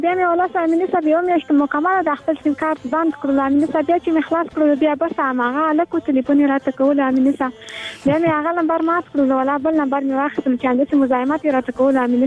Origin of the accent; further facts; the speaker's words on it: Farah, Afghanistan; نو موږ د فراه ولایت یو